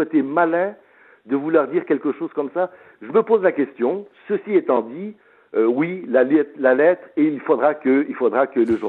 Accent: Quebec, Canada; qu'on est québécois ou qu'on est fier d'être québécois ou qu'on aime le Québec

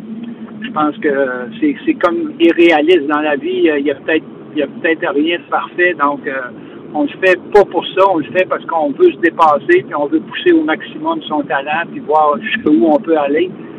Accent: Quebec, Canada; même si on est Québécois, on peut se battre avec les meilleurs au monde

